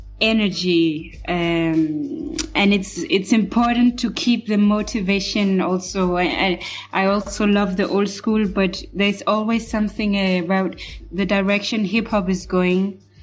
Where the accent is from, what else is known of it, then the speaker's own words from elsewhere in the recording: Copenhagen, Capital Region, Denmark; also born or lived in Kenya; I was born there in Kenya and went to school in Copenhagen, grew up there.